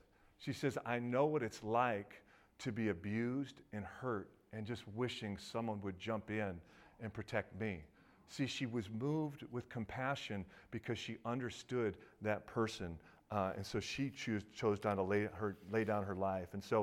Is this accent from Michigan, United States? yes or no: yes; Michigan, United States; So I'm from Michigan, and this took place in Ann Arbor.